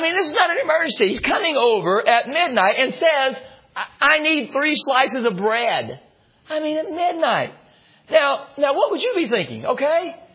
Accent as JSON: {"language": "English", "region": "Illinois", "country": "United States", "tie": "born or raised there", "said": "But I grew up with it in Illinois."}